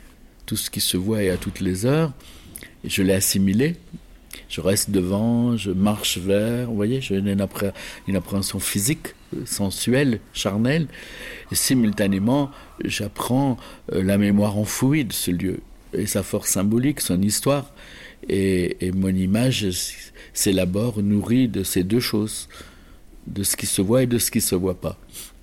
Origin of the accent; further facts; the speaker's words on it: Nice, Provence-Alpes-Côte d'Azur, France; Vous savez, je suis de Nice